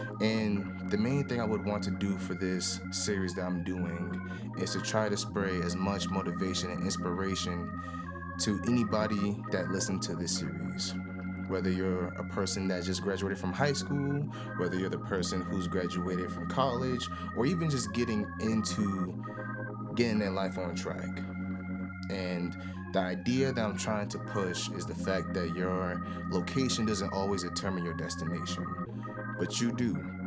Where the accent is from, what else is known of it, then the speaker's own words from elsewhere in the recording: Beaufort, South Carolina, United States; Batty Creek High School was where I was attending in my hometown of Beaufort, South Carolina at the time.